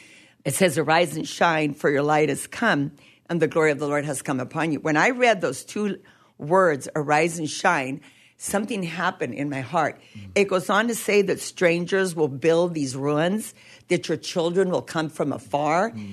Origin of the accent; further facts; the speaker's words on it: Colombia; also born or lived in Chile; I grew up in Colombia and in Chile with missionary parents